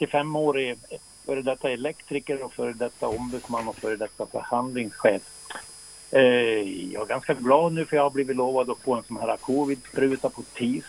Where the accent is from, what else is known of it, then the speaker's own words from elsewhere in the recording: Dalarna County, Sweden; accent: dalmål; Om nu dalmålet går fram, för det sitter ju kvar naturligtvis. Jag kommer ju från Borden.